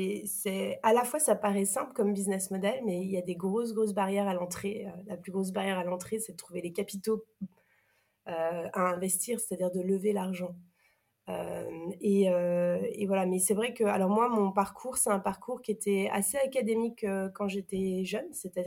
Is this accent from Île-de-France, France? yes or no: no; Normandy, France; moi, j'ai grandi en Normandie, dans l'Orne. Et ma mère est franco-allemande et mon père est de Guadeloupe.